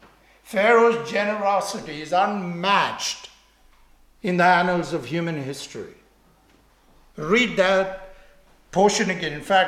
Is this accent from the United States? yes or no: no; India; moved away as an adult; I grew up in India until I was 19 or so, and we have these carts.